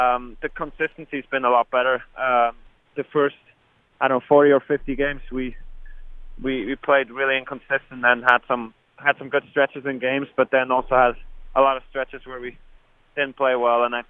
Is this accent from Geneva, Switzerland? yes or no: no; Bern, Switzerland; English is a second language; I mean, I grew up in Bern, and I used to watch my hometown team, and then all of a sudden there's some Swiss guys playing in the NHL